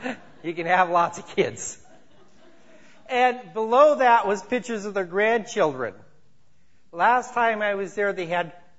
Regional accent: Missouri, United States; When I was growing up in Missouri, we used to go about once or twice a year to Barbosa's Mexican Restaurant.

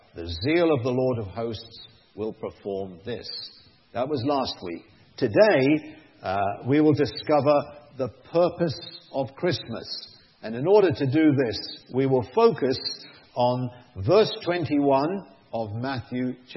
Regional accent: United Kingdom; now in Japan; I'm from Britain. I'm living and working in Japan.

